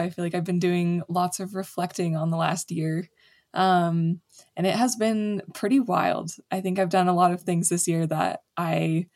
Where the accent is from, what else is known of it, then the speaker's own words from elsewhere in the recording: Jackson, New Hampshire, United States; Everywhere from Spain to Italy to Switzerland to my hometown in Jackson and New Hampshire.